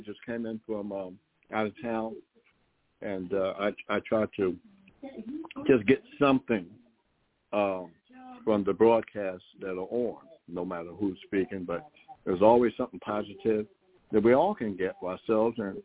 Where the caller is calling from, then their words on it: North Carolina, United States; North Carolina. I'm Willie's brother.